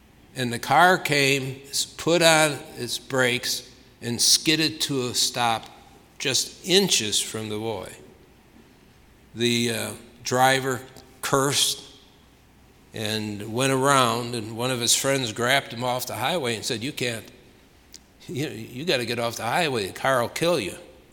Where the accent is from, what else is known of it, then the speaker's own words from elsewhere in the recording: Chicago, Illinois, United States; Again, I'm from Chicago. As a teenager, we'd go down there to the missions and work, so I'm very familiar with Skid Row.